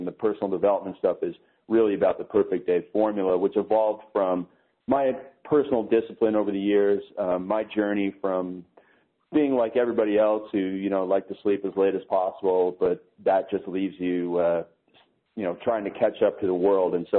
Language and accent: English; Canada; My office is actually in Denver. I'm Canadian. I live in Canada, but my business partner lives in Denver.